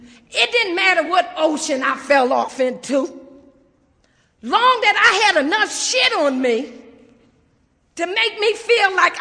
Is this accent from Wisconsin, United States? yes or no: no; Ypsilanti, Michigan, United States; You know, I grew up in Michigan, in a little hick town, Ypsilanti. And like on every last corner is projects.